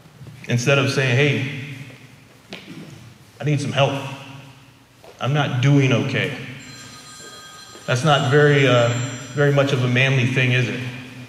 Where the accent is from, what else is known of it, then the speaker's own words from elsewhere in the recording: Kentucky, United States; I grew up in Kentucky where literally if you didn't wave at somebody, they would stop to find out why you didn't wave.